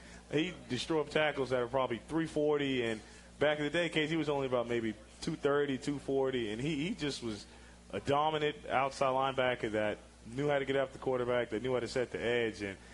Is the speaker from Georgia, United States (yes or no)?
yes; Georgia, United States; But, you know, growing up in Georgia, everybody was a Falcons fan. All my homeboys back home have been sending me texts all yesterday.